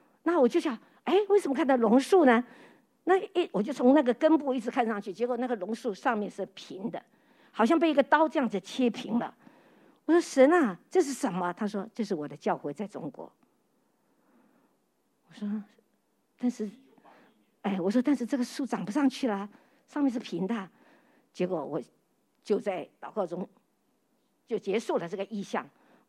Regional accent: Taiwan; now in United States; 因为那时候我们是台湾出来的，根本没有去过国内

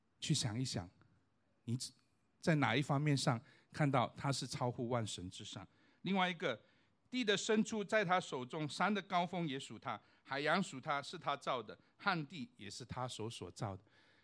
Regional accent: China; 我们中国人讲五体投地

